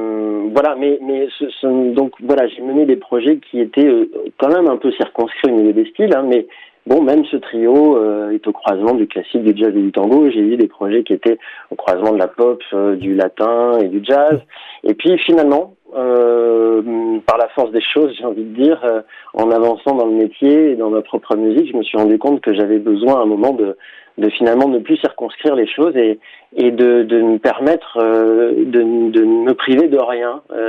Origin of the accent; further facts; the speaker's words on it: Menton, Provence-Alpes-Côte d'Azur, France; À Menton, voilà, je suis né à la frontière italienne.